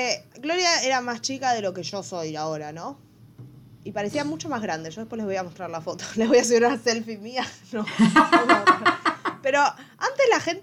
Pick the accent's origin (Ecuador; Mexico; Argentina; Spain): Argentina; Buenos Aires; no como yo, que soy porteña.